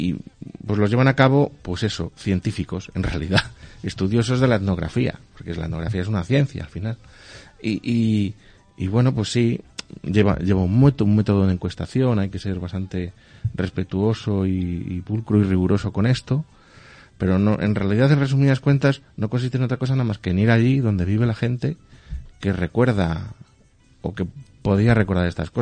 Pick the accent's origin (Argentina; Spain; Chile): Spain; Madrid, Community of Madrid; born there; Nosotros somos de Madrid, nacimos en Madrid, pero nuestros abuelos o nuestros padres no son de Madrid. Nosotros somos una generación de apátridas.